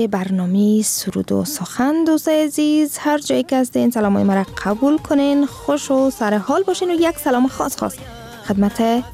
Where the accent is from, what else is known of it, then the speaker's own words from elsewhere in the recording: Afghanistan; ما افغان هستیم